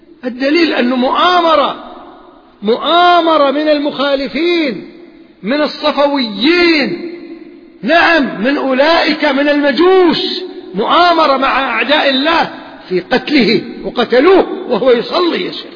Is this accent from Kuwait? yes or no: yes; Kuwait; وطلعوا عندنا في الكويت